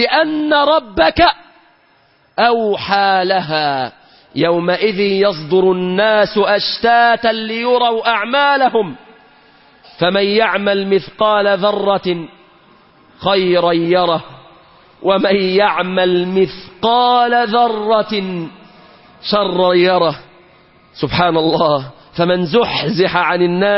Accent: Egypt; في بلادنا مصر

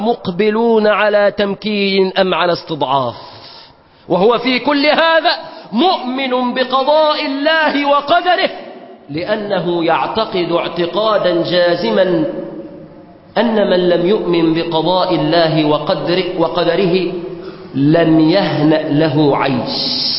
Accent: Egypt

